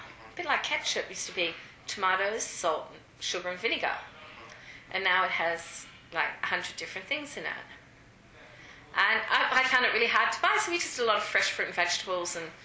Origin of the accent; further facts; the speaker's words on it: India; A lot of people say Italian. I'm Indian.